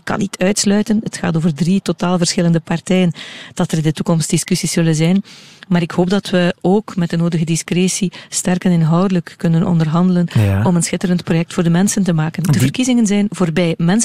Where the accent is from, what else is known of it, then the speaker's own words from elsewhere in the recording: Flanders, Belgium; waar we als Vlamingen trots op zijn